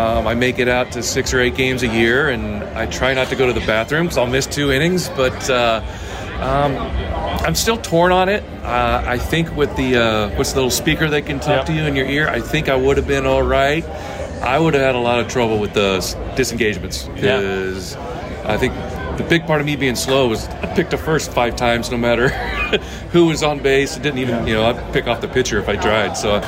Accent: California, United States; I'm from California, so I had a pretty good, you know, ticket request that day.

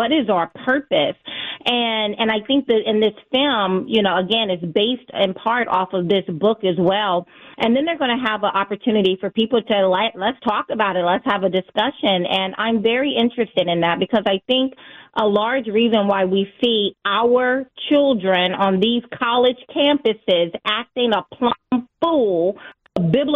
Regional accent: United States; my identity and a search for identity for me as an American, as a Black person, as a Christian, as someone who's come from a broken family situation.

